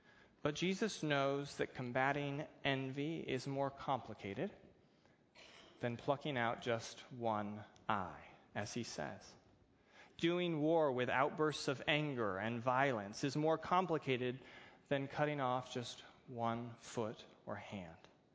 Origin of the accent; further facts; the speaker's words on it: United States; That's me speaking as an American who loves food.